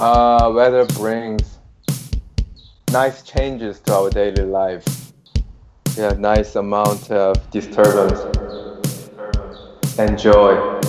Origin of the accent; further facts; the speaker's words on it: South Korea; I'm a postdoctoral researcher at Yale University, but I'm from Korea